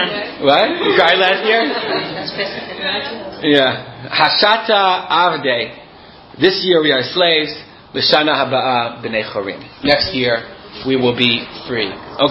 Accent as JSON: {"language": "English", "country": "United States", "said": "I know for a fact that since I'm an American rabbi, I'll never be able to communicate in Hebrew"}